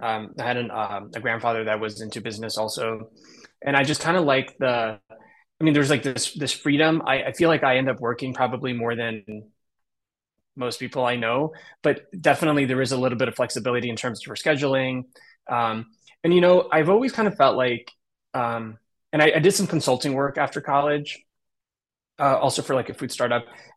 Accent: Kyiv, Ukraine; moved away; Yeah, we're from Kiev. So our whole family's here now. So we've been here for probably 30 years.

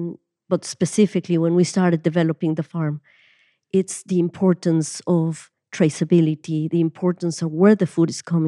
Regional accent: Mexico City, Mexico; I was born and I grew up in Mexico City

